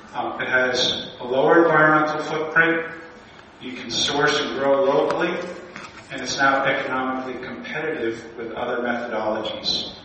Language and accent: English; Yarmouth, Maine, United States; Our employees come from Maine. I grew up in Yarmouth.